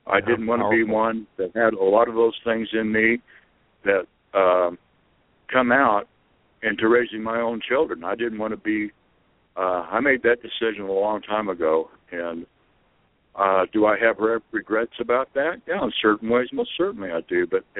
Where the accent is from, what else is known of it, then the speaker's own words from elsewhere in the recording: Kansas, United States; I grew up in Kansas, so a little bleed over.